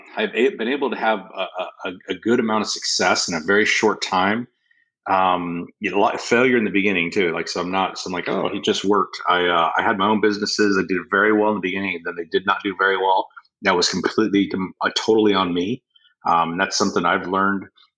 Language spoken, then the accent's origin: English; California, United States; also born or lived in Washington / Florida / South Carolina; So I grew up mostly in I was born in Washington, grew up mostly in California, high school in Florida, and then a little bit of college in South Carolina.